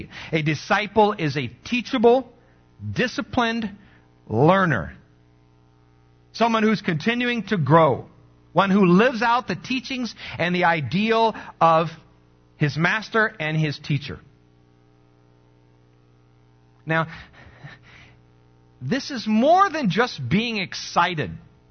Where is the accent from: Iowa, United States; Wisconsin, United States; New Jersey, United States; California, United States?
Iowa, United States; And, you know, I'm from Iowa. We don't jump around.